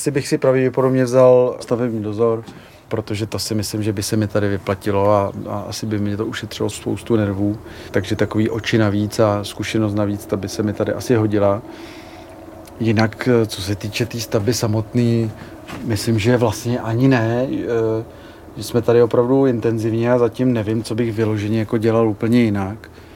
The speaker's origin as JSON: {"language": "Czech", "town": "Český Krumlov", "region": "South Bohemian Region", "country": "Czechia", "said": "Já jsem nějakou dobu jezdil tady po jižních Čechách, já jsem z Českého Krumlova, miluju to tady"}